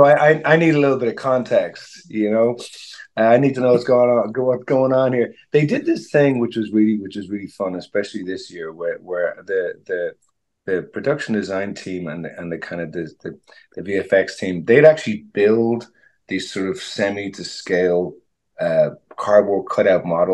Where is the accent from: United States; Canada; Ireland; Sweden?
Ireland; Dublin; Yeah, I mean, that's like I'm from Dublin